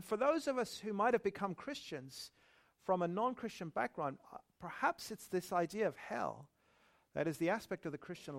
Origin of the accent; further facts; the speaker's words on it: Northern Ireland, United Kingdom; I grew up in Northern Ireland, a very conservative environment at the time.